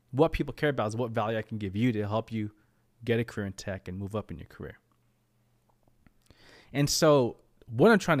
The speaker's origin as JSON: {"language": "English", "country": "United States", "tie": "born there", "said": "it's coming from an immigrant mindset, having with my parents moving here from the Philippines. I was born in America"}